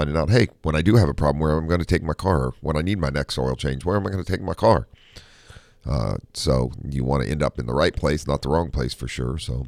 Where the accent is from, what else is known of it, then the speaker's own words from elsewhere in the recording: Ohio, United States; To Mike that calls into the show a lot that I grew up with in Ohio